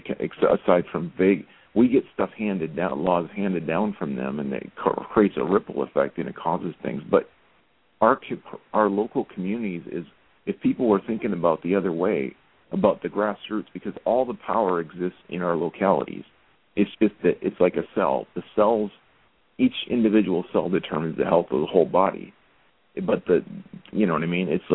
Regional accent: Oregon, United States; I'm from Oregon.

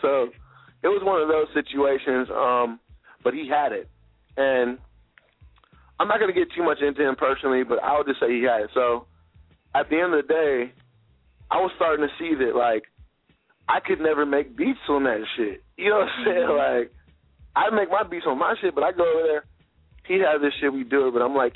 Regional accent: Nashville, Tennessee, United States; So, growing up in Nashville, when I first started doing beats, I used to make beats with somebody, with this other person.

